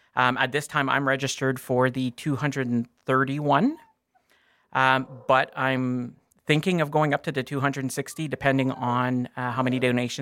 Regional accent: Verner, Ontario, Canada; I'm 40 years old. I'm a resident here of West Nipissing. Born and raised in Verner. I moved away and came back.

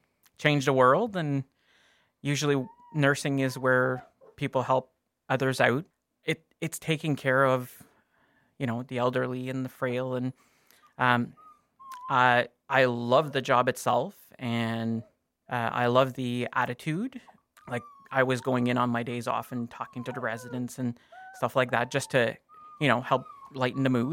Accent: Verner, Ontario, Canada; I'm 40 years old. I'm a resident here of West Nipissing. Born and raised in Verner. I moved away and came back.

